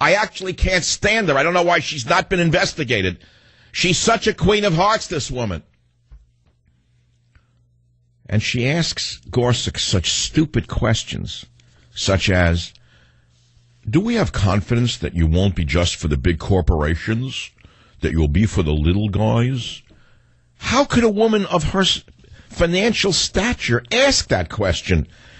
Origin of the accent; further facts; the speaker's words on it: New York, United States; Because I grew up in New York. I knew the type.